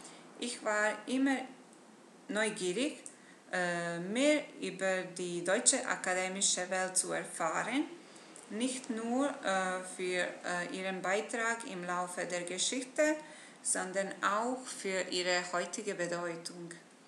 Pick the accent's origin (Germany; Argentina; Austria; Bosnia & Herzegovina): Bosnia & Herzegovina; now in Italy; ich komme aus Bosnien und Herzegowina. Ich studiere in Italien